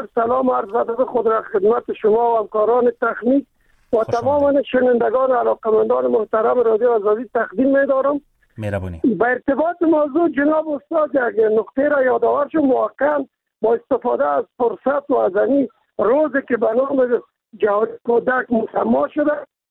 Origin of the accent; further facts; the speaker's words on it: Kabul, Afghanistan; من خودم از کابل هستم